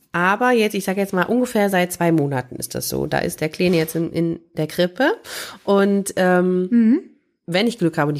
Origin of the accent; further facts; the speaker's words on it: East Germany, Germany; Ich bin in der DDR groß geworden, beziehungsweise meine Eltern. Also ich war noch zu jung, um das zu verstehen. Also dann ist die Mauer schon gefallen